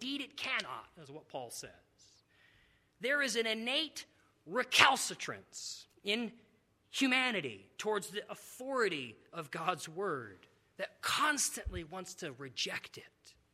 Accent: New Mexico, United States; they're very similar actually to the climate that I grew up in New Mexico.

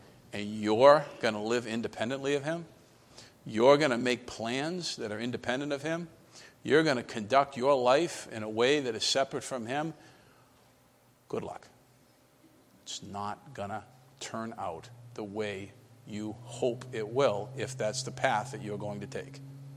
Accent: United States; now in Rhode Island, United States; I have no idea why I grew up in America. I have no idea why I'm here in Rhode Island.

